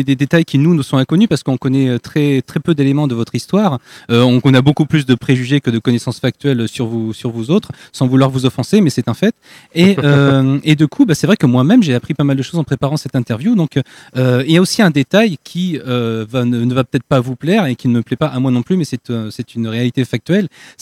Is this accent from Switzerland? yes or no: no; France; puisque chez nous en France, c'est le feu du prince qui a aboli la peine de mort